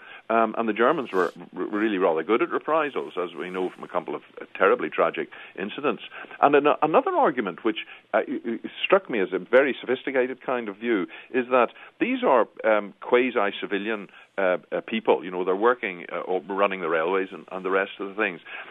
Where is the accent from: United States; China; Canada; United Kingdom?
United Kingdom; Belfast, Northern Ireland; born there; No, I'm Irish myself. I work in Belfast. I was born in Belfast.